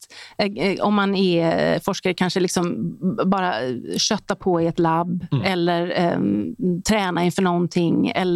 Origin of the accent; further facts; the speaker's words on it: Gothenburg, Västra Götaland County, Sweden; Jag tyckte att det var väldigt konformistiskt i Göteborg där jag växte upp.